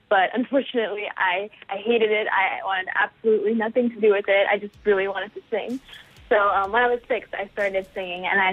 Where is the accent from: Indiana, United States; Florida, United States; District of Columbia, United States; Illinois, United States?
Florida, United States; As you said earlier, I'm from South Florida.